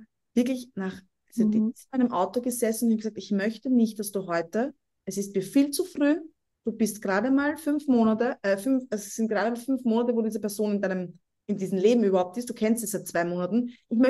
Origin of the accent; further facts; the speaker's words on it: Vienna, Austria; born there; Aber ich bin eine gebürtige Wienerin. Im Herzen bin ich Wienerin.